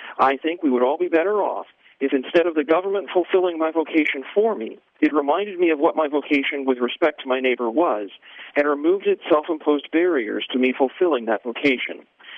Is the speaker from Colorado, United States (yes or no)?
no; Illinois, United States; And in my home state of Illinois